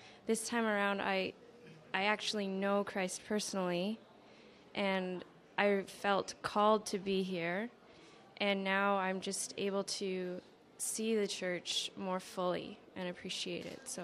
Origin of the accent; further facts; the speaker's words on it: Vancouver, British Columbia, Canada; I'm from Vancouver, BC.